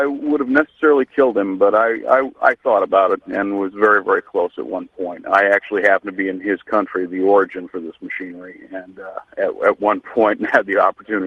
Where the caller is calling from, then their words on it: Orlando, Florida, United States; Orlando, Florida.